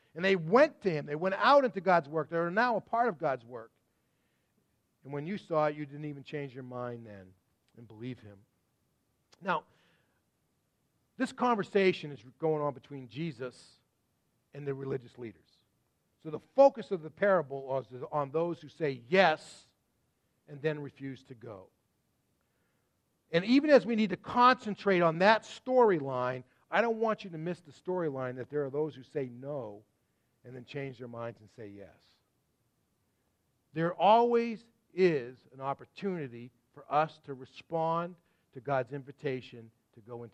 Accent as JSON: {"language": "English", "region": "Massachusetts", "country": "United States", "said": "When Christina and I, we're both from Massachusetts. I was studying in Texas, finishing up my seminary degree"}